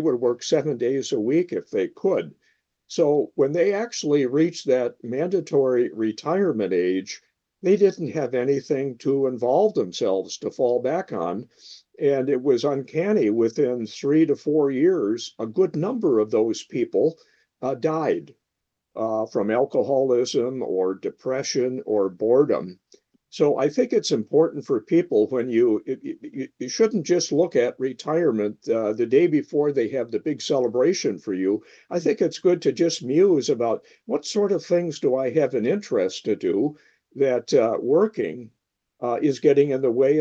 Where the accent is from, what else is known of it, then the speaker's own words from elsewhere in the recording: Ashland, Wisconsin, United States; When I was growing up in Ashland, up on Lake Superior, I went to Catholic grade school.